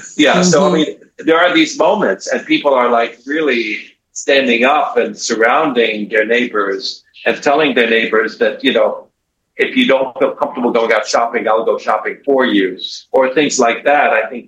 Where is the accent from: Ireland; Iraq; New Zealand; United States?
Iraq; I come from Iraq, so even as a child I experienced this type of commando style crackdown.